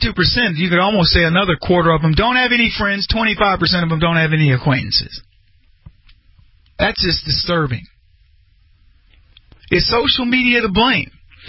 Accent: Brady, Texas, United States; born or raised there

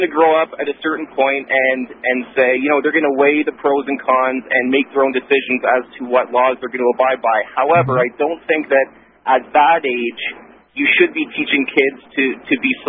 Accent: Canada; I'm actually from Canada

